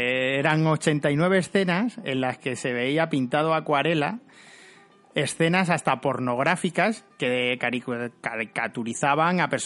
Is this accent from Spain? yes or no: yes; Garrovillas de Alconétar, Extremadura, Spain; Garrovillas de Alconétar, que es mi pueblo en Cáceres.